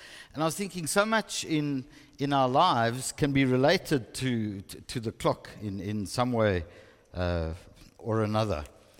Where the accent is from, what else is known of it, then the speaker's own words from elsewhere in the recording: Springs, Gauteng, South Africa; I grew up in Springs. I suppose it shows.